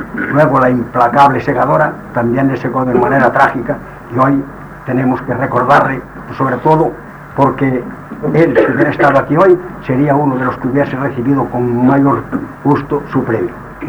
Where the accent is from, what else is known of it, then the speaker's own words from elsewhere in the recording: Galicia, Spain; peneirar como solemos decir los que somos gallegos